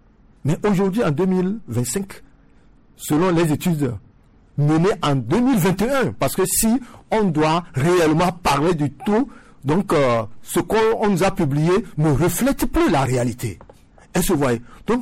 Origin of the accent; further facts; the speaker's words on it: Benin; Si vous rentrez au Bénin, je viens du Bénin